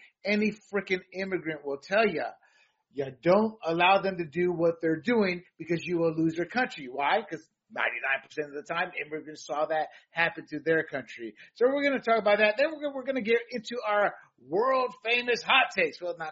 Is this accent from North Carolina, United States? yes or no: yes; North Carolina, United States; well, yeah, I'm from North Carolina.